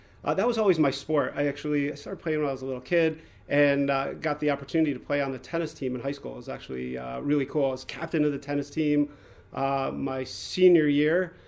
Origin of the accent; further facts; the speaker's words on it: New Haven, Connecticut, United States; As you said, I grew up in Connecticut. I was diagnosed when I was 2 years old at Yale New Haven Hospital. I grew up outside of New Haven.